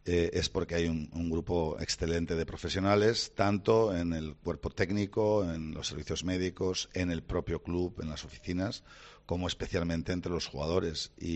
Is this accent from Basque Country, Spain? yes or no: yes; Bilbao, Basque Country, Spain; sabéis que soy un poquito de Bilbao